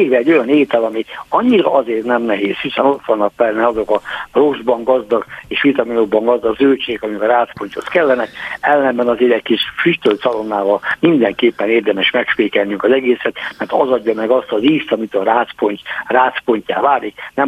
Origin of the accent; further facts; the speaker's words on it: Ercsi, Fejér, Hungary; born there; Hát az én szülőföldem, Ercsi térsége, vagy szülőtájam, térsége, Ercsi is rácokkal települt be.